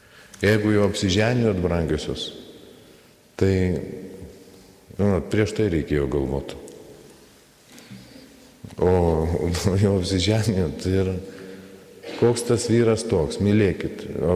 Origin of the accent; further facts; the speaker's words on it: Samogitia, Lithuania; kaip žemaitė tokį charakterį turėjom.